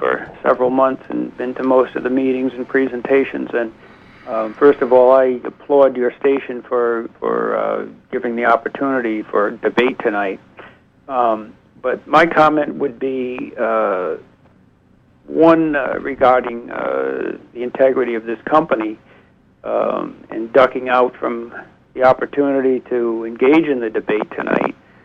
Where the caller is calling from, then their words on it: Belfast, Northern Ireland, United Kingdom; I'm calling from Belfast.